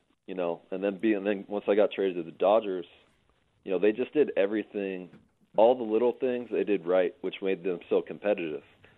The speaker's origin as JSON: {"language": "English", "town": "Portland", "region": "Oregon", "country": "United States", "tie": "born or raised there", "said": "And then we grew up in Oregon, obviously, in Portland"}